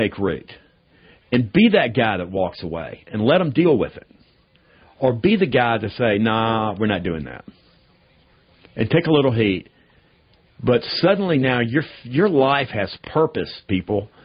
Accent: Southeast, United States; I'm from the South, the Southeast. We go crazy over college football.

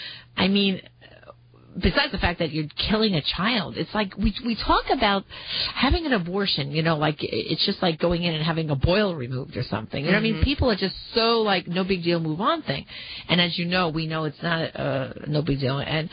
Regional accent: Metuchen, New Jersey, United States; live in New Jersey now, but I work in Staten Island where our office is. And it was amazing. Like, my hometown, I mean, it was great. Metuchen cleared right away, you know.

